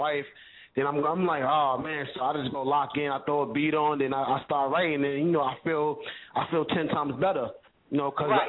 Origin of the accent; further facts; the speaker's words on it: Brooklyn, New York, United States; I'm from East New York, Brooklyn, man, all day, every day.